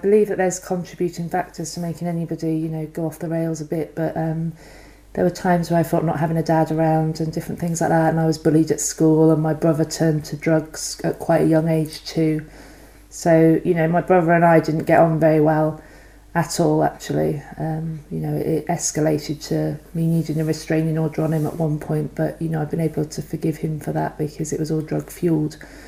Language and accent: English; Banwell, South West England, United Kingdom; I grew up in Somerset, a little place, a little village called Banwell, outside of Weston-super-Mare. Lovely place, you know, really nice upbringing.